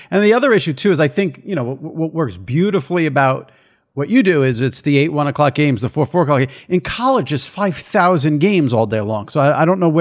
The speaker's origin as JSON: {"language": "English", "town": "New York City", "region": "New York", "country": "United States", "said": "I'm a New Yorker. I've been a New Yorker my whole life."}